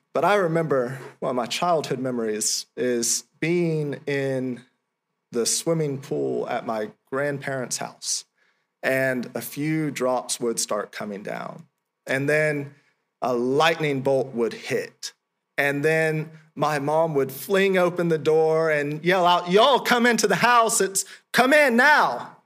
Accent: Florida, United States; You know, growing up in Florida, every fall and summer, nearly almost every day, in those seasons, it would pour down with rain.

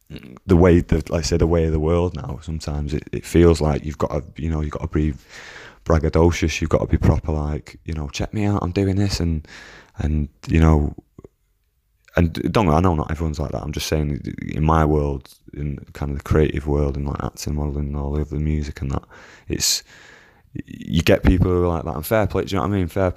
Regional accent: Manchester, North West England, United Kingdom; I'm from Burnage, I'm from Manchester.

